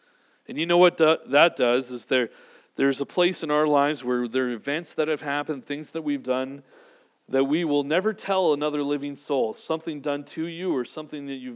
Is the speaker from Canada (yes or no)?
yes; Vancouver, British Columbia, Canada; a church that I grew up in Vancouver.